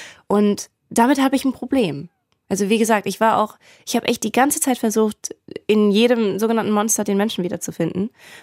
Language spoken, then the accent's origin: German; Germany; Dazu gehört für mich, also Nazis tatsächlich auch ein bisschen, aber da reden wir als Deutsche vor allem sehr, sehr, sehr viel drüber.